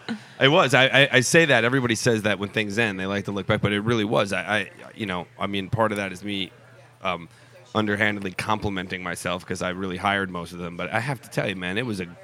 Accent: United States; Yeah, but I don't say Albanese because I'm an American.

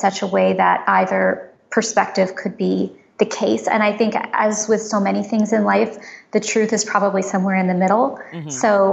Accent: San Francisco, California, United States; But I will say that, so I grew up in San Francisco

